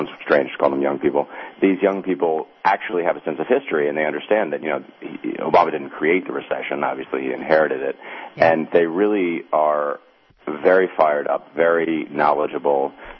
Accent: Texas, United States; Oh, and I'm from Texas originally, so I feel doubly ashamed.

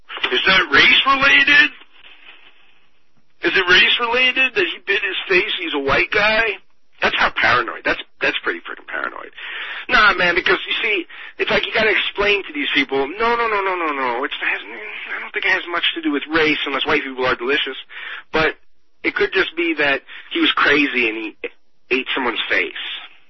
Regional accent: Tampa, Florida, United States; born there; I was born in Tampa, folks.

